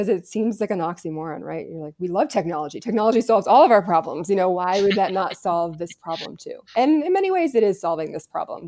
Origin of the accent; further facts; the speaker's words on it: California, United States; I had never been there before. I was from California.